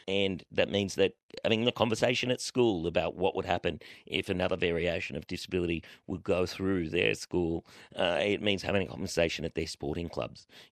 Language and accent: English; New South Wales, Australia; So I grew up in New South Wales wheelchair sports